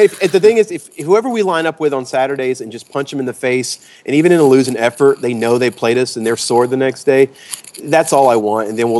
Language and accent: English; Bastrop, Texas, United States; Growing up in Bastrop